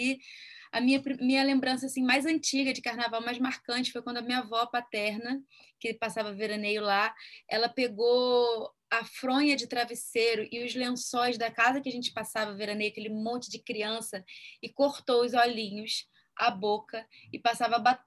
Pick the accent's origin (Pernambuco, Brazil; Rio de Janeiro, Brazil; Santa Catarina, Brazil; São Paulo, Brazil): Rio de Janeiro, Brazil; Pedra de Guaratiba; meu primeiro contato com carnaval foi em Pedras de Guaratiba, numa vila caiçara, onde eu nasci e morei minha vida inteira, minha família toda de pescadores